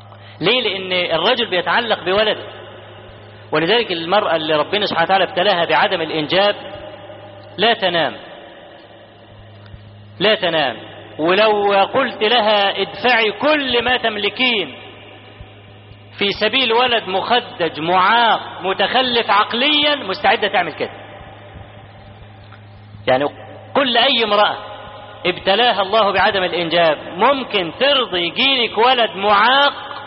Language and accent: Arabic; Egypt; وإحنا كمصريين أسد، واخد بالك، أسد في الحاجات دي.